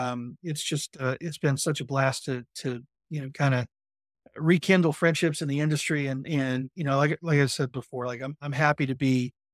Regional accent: West Virginia, United States; these great companies that are creating jobs in my home state of West Virginia.

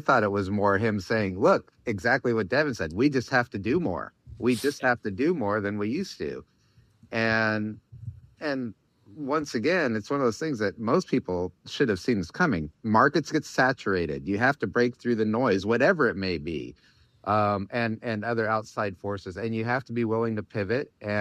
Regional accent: Midwest, United States; So those of us in California may not know what a basement is, but I'm from the Midwest, so I know what a basement is.

